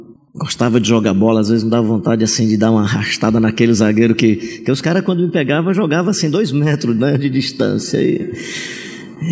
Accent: Ceará, Brazil; sendo cearense, eu gosto de uma redinha cheirosa e um lençol assim

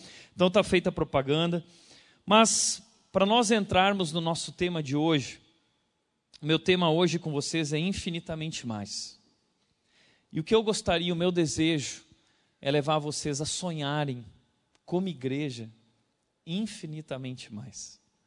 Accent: Novo Hamburgo, Rio Grande do Sul, Brazil; Sou gaúcho de Novo Hamburgo, colorado, com muito orgulho.

